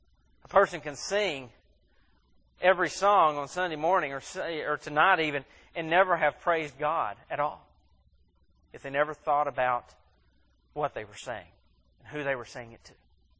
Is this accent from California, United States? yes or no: no; Mississippi, United States; And I am from Mississippi, so that probably wouldn't be a bad assumption.